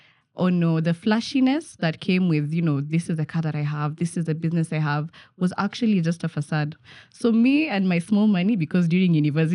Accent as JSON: {"language": "English", "town": "Kitale", "region": "Trans-Nzoia County", "country": "Kenya", "tie": "born or raised there", "also_born_or_lived": "Nairobi", "said": "So I grew up in Kitale, such a small town. But then with uni, I had to move to Nairobi."}